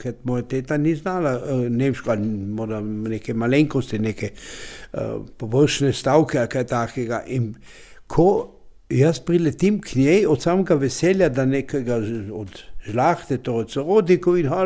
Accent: Carinthia, Austria; jaz sem iz Roža doma

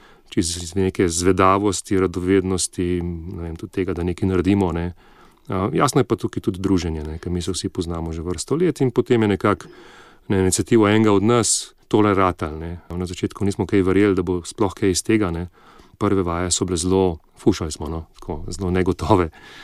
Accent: Ljubljana, Central Slovenia, Slovenia; also born or lived in Jesenice; zdaj sicer rojen sem na Jesenicah, ampak že odskos živim v Ljubljani, od osnovne šole, mislim, in potem naprej gimnazija pa fakulteta.

